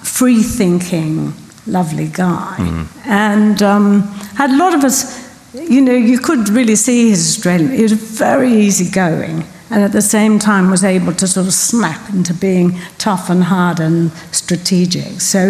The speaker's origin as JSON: {"language": "English", "country": "Australia", "said": "Well, Mark was half Australian, so I am Australian."}